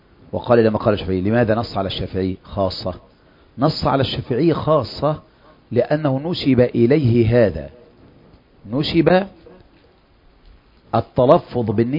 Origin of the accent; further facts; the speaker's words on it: Egypt; فعندنا في مصر يقول مصلي: نويت صلاة الظهر 4 ركعات حاضرا متوجها للقبلة